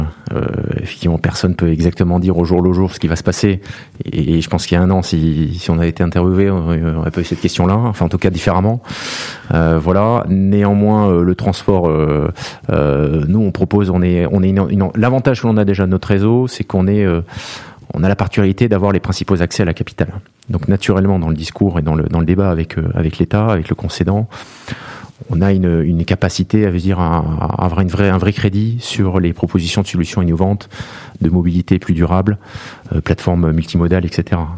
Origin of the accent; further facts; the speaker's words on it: Nouvelle-Aquitaine, France; je m'ouvre bien entendu un peu plus loin que ma Gironde natale